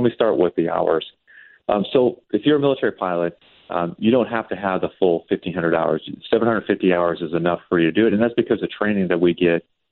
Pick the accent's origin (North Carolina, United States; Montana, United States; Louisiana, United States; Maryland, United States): Montana, United States; I grew up in Montana, a small, and, you know, Billings was my airline, or my airport.